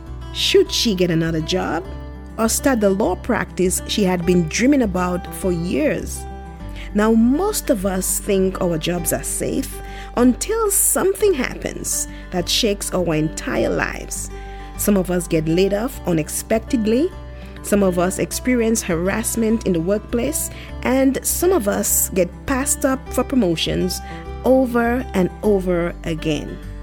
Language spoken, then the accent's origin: English; Dominica; moved away as an adult; now in United States; We're actually both from the Caribbean island of Dominica. We lived in the same community, attended the same high school, and migrated to the United States to pursue higher education.